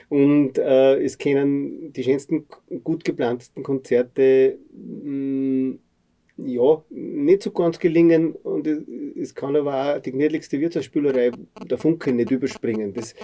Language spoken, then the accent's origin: German; Herzogenburg, Lower Austria, Austria; auch wenn ich in meiner alten Heimat Herzogenburg auftritt oder Kirchberg